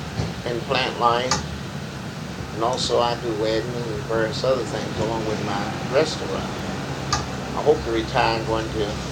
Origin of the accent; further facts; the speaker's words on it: New Orleans, Louisiana, United States; born there; I was born in New Orleans.